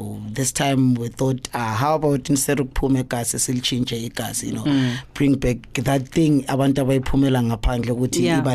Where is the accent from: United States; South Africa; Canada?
South Africa; Gauteng; I'm from the East Rand, Ward 55.